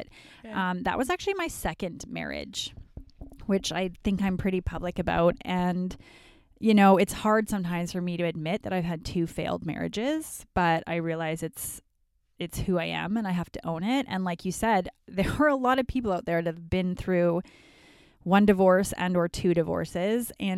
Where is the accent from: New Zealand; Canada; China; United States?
Canada; Calgary, Alberta; also born or lived in Vancouver; I grew up in Calgary, lived in Vancouver.